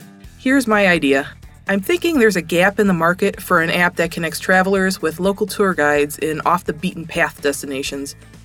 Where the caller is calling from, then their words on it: Kansas City, Missouri, United States; Hey Chris … from Kansas City.